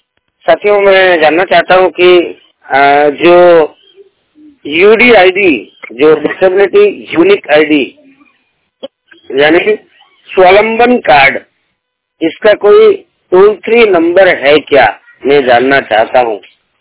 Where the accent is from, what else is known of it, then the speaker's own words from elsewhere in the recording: Jharkhand, India; और हम जो है सरायकेला खरसवां के निवासी हैं